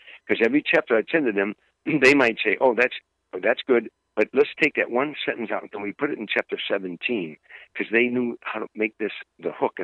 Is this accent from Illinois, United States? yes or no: yes; Harvey, Illinois, United States; When I was growing up in Harvey, the mantra was this simple, very simple.